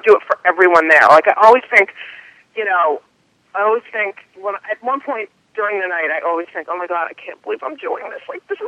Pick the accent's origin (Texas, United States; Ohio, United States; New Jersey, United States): New Jersey, United States; I'm from New Jersey. What the hell else am I going to play?